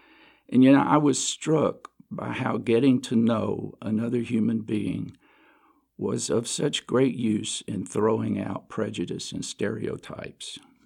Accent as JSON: {"language": "English", "region": "Arkansas", "country": "United States", "tie": "born or raised there", "said": "Well, I grew up in Arkansas, and I attended Central High School"}